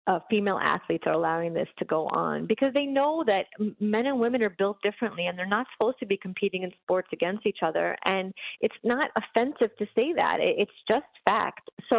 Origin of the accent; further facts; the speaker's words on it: New York City, New York, United States; I grew up poor in Brooklyn